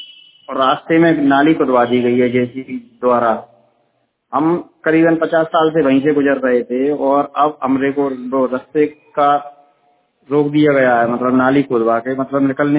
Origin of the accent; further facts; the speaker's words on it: Chhaparpura, Madhya Pradesh, India; मैं छपरपुरा सीपरी का निवासी हूँ, मध्य प्रदेश, पिन कोड है 473551।